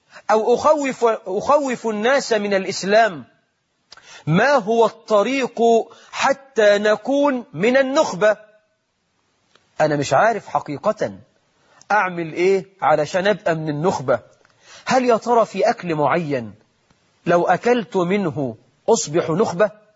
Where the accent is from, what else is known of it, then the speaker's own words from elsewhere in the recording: Egypt; مرت بلدنا مصر بثورة مباركة